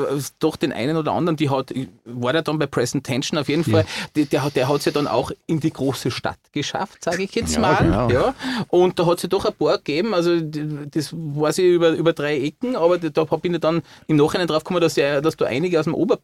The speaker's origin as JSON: {"language": "German", "town": "Gastein", "region": "Salzburg", "country": "Austria", "tie": "born or raised there", "said": "die Jazz- und Rock-Initiativen, die man da in der Jugend mitgekriegt hat, auch wie bei uns in Gastein"}